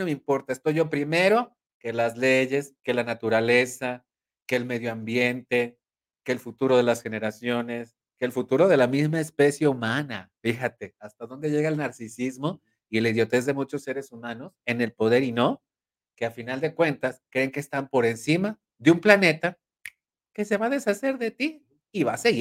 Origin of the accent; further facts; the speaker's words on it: Puebla, Mexico; yo que me considero una pieza poblana perfecta, moldeada en el norte, horneada